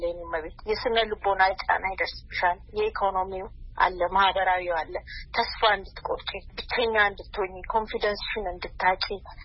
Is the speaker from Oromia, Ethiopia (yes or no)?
yes; Tokerensa, Oromia, Ethiopia; also born or lived in Ambo; የተወለድኩት ከአምቦ 35 ኪሎ ሜትር ርቀት በምትገኘው ቶኬሬንሳ የምትባል መንደር ነው። የገጠር መንደር ነች እና እዛ ከአንደኛ እስከ ስድስተኛ ተማርኩ።